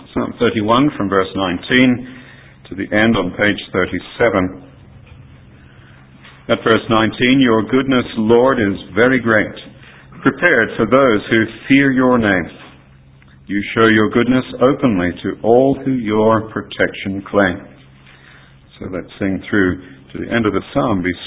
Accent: Australia; moved away; I grew up in Australia, when I went back there for the first time

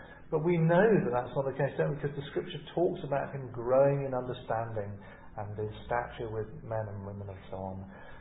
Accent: England, United Kingdom; And I'm an Englishman, I'm very slow.

